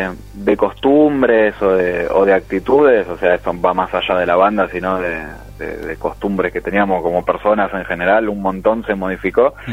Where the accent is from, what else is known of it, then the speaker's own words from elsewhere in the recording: Buenos Aires, Argentina; yo soy de Buenos Aires, Nahue de Tigre, pero casi Buenos Aires.